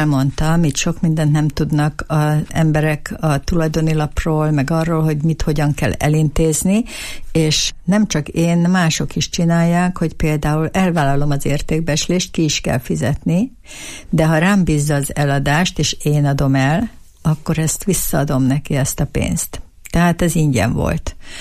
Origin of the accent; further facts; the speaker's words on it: Budapest, Hungary; born there; now in Eger, Hungary; én nagy híve vagyok Egernek, pedig nem itt születtem, hanem Budapesten.